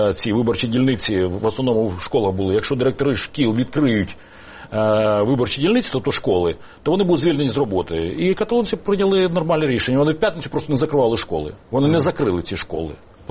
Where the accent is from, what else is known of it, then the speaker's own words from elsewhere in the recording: Donbas, Ukraine; Немає донбаської кухні, я сам з Донбасу, да?